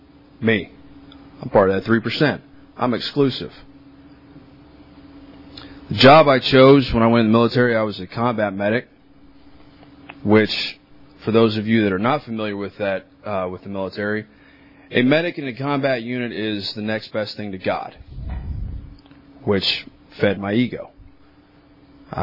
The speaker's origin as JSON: {"language": "English", "town": "Wasco", "region": "California", "country": "United States", "tie": "born or raised there", "said": "Born and raised in the Central Valley. Grew up in Wasco. Don't hold that against me, please. Came from a good family. Southern Baptist and very, very conservative. Grew up in farming."}